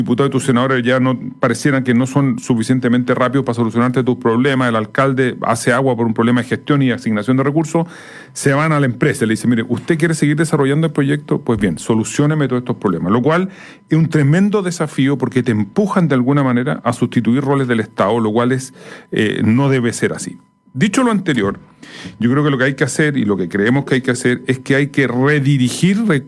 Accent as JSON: {"language": "Spanish", "country": "Chile", "said": "Usted no puede podemos aceptar como chileno que Antofagasta tenga las condiciones que tiene"}